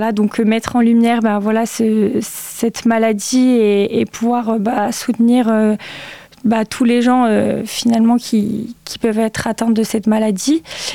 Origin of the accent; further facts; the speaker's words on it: Bourgogne-Franche-Comté, France; moi je suis toujours restée ici, donc je suis née dans la Nièvre, j'ai fait toute ma scolarité ici, j'ai fait une partie de mes études, donc je suis partie un petit peu sur Dijon, je suis restée quand même dans la Bourgogne